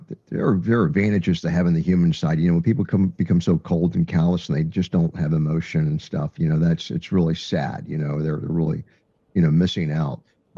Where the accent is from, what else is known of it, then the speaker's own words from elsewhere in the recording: United States; I mean, this would anger me as an American.